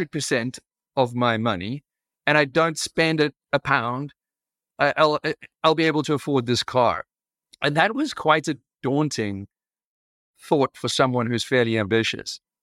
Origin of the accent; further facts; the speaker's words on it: South Africa; I grew up in South Africa.